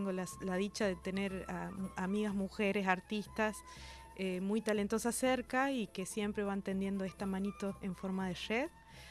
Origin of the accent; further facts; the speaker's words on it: Catamarca, Argentina; Mi pueblo queda de un lado del Cerro Ambato, que no ha sido tan bendecido por el agua tan cerca, ¿no?